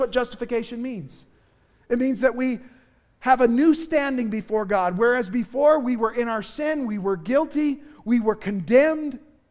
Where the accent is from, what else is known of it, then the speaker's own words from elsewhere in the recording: Indiana, United States; Now, I'm from Indiana, and I say reckon all the time.